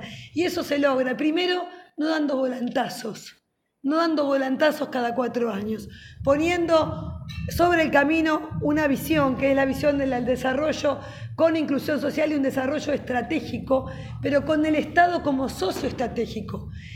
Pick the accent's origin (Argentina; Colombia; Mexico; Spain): Argentina; Como argentina y como defensora de la industria nacional